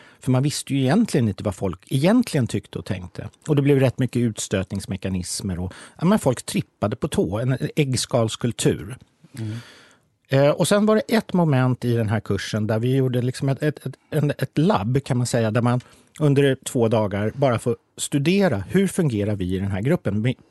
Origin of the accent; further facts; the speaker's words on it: Stockholm, Stockholm County, Sweden; jag är 50, kommer från Stockholm